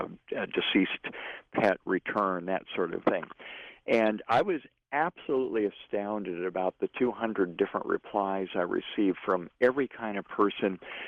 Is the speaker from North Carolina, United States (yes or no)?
no; Thousand Oaks, California, United States; I had a famous veterinary professor talk about how she went out in my hometown of Thousand Oaks.